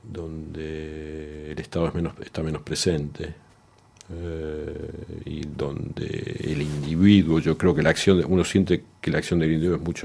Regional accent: Argentina; lo que pasa es que cuando tú vienes, por ejemplo, de un país como Argentina, uno se ha educado mucho con reproducciones

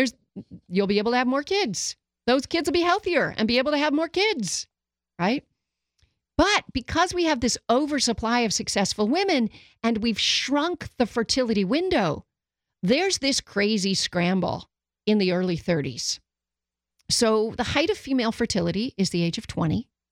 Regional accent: Canada; I'm Irish-Canadian, but they came out fairly dark-skinned because their dad is Black.

